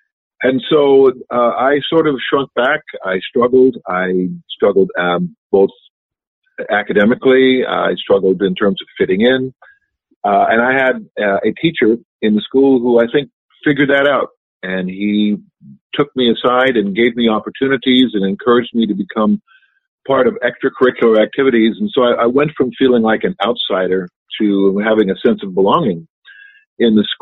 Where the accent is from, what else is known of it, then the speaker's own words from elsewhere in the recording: Minnesota, United States; I grew up in Minnesota, and grew up on a dairy farm.